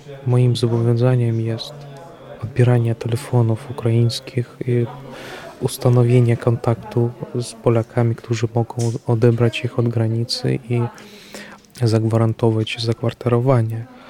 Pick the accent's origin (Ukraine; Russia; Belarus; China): Russia; now in Poland; jestem z Rosji, że pochodzę z Rosji, że mam to obywatelstwo.